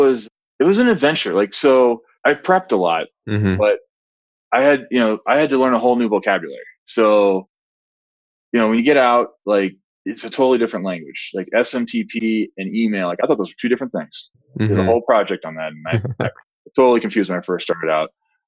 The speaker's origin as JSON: {"language": "English", "region": "Colorado", "country": "United States", "said": "I'm from Colorado, and I left to go to college at Texas A&M"}